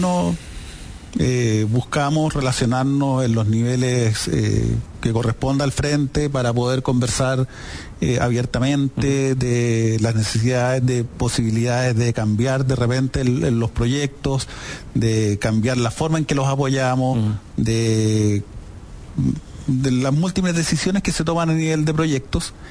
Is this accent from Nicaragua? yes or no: no; Chile; son más que las nuestras, que somos chilenos y que no te llevamos tanto tiempo